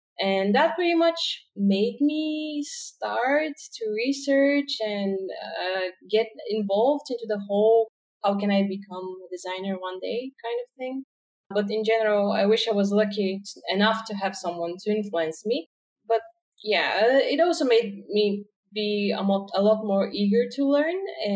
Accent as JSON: {"language": "English", "town": "Varna", "region": "Varna Province", "country": "Bulgaria", "tie": "born or raised there", "second_language": "English", "said": "I grew up in Varna. That's the so-called sea capital of Bulgaria."}